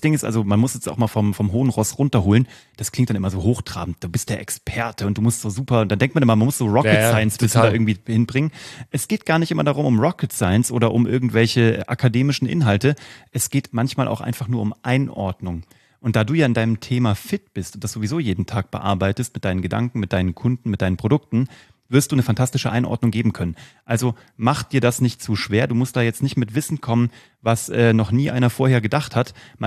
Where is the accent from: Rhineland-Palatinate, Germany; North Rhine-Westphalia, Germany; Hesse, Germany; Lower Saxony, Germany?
Hesse, Germany; Kassel; now in Munich, Germany; Bei mir ist es die HNA, die Hessisch-Niedersächsische Allgemeine, weil ich komme aus Kassel.